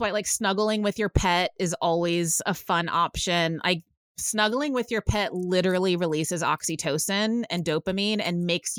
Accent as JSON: {"language": "English", "region": "Texas", "country": "United States", "tie": "born or raised there", "said": "It's cultural too, like growing up in Texas, and I bartended in a country bar for like 5 years."}